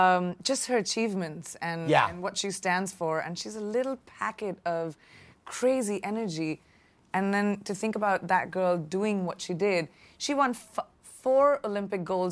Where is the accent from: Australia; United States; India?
India; I am from India.